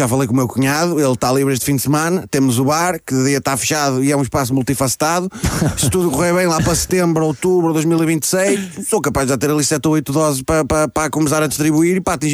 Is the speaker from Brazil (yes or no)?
no; Esquelhão, Centro, Portugal; Que eu não sou de lá, eu sou do Esquelhão. Faz parte do concelho, mas é um bocadinho mais para cima. Eu fui para lá com 18 anos